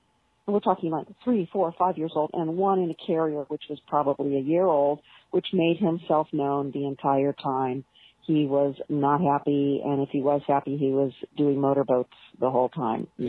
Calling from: California, United States; I'm calling you from Orange County, California.

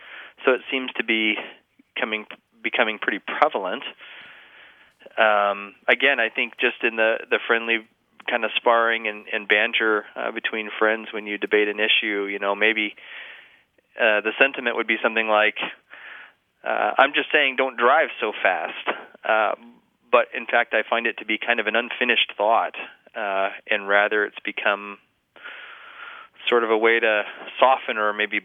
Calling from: Fairbanks, Alaska, United States; I'm calling from Fairbanks, Alaska.

